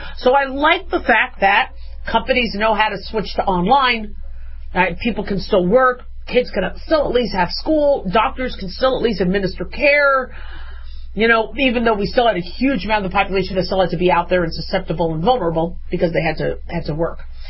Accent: Arizona, United States; I growing up in Arizona, we always had to do square dancing.

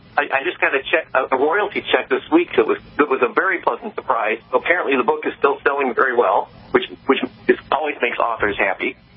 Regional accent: Joliet, Illinois, United States; also born or lived in Lockport; Well, I grew up in Joliet in Lockport, Illinois, which is about 35 miles southwest of Chicago.

